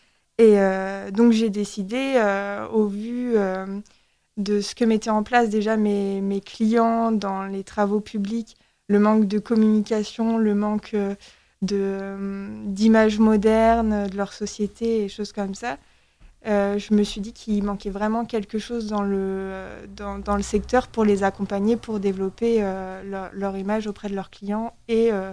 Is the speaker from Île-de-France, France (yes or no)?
no; Château-du-Loir, Pays de la Loire, France; Moi, je suis originaire du sud de la Sarre, donc Château du Loir.